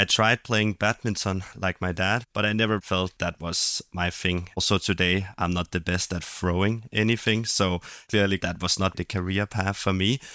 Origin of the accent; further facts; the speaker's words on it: Vibo, Calabria, Italy; I was born in 2001 in Vibo. Grew up with my dad in the military and my mom working as a nurse at the hospital.